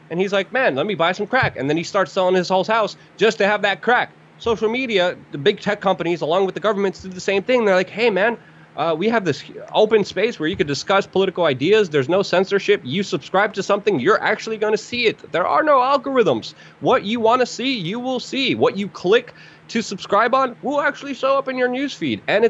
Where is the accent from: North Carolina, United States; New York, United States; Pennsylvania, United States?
New York, United States; Brooklyn; some of the friends I had here growing up in Brooklyn